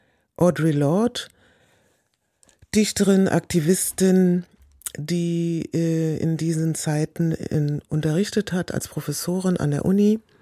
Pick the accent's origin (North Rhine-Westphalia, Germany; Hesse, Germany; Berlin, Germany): Berlin, Germany; also born or lived in London; ich komme aus Berlin, Deutschland.